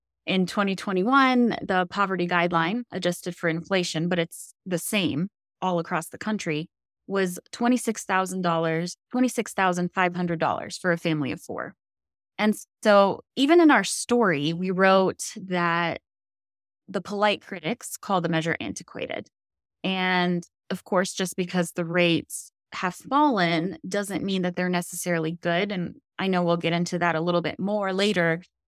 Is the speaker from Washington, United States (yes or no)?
no; Colorado, United States; But I also recognize that growing up in Colorado at this point in time, when costs are the way they are, would have made things a lot more difficult.